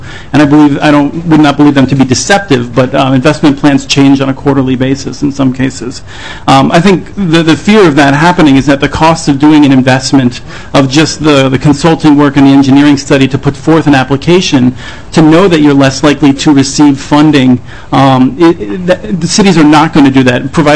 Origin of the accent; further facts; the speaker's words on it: Pennsylvania, United States; I grew up in Pennsylvania, so I'm familiar with it.